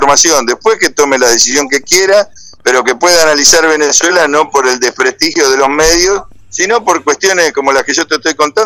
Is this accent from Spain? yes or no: no; Argentina; Yo como argentino